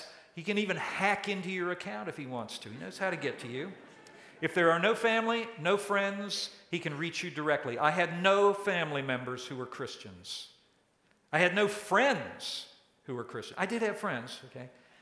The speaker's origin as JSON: {"language": "English", "town": "Silver Spring", "region": "Maryland", "country": "United States", "tie": "born or raised there", "said": "I grew up in Silver Spring. It's a large geographic area with some very nice parts. Unfortunately, the part of Silver Spring I was in was called Wheaton."}